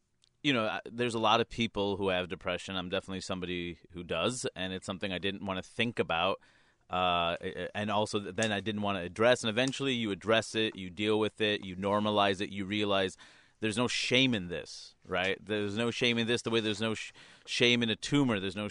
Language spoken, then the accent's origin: English; New York City, New York, United States; I grew up in New York City, but even though I had the world in front of me, I was still sheltered.